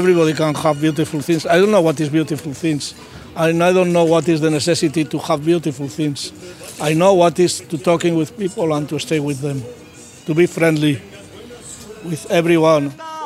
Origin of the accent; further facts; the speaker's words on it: Alicante, Valencian Community, Spain; English is a second language; moved away; I've been since 1971 in the island and I come from Alicante.